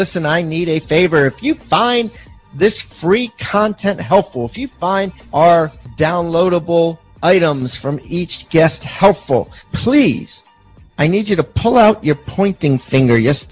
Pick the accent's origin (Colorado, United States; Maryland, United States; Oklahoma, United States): Maryland, United States; I'm from suburb of Baltimore, Maryland.